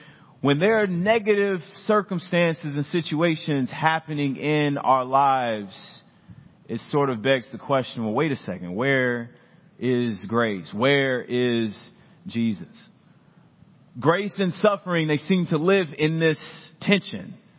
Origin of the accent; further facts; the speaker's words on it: Urbana, Illinois, United States; Well, listen, I came all the way from Urbana, Illinois, to tell you that grace is not the absence of something.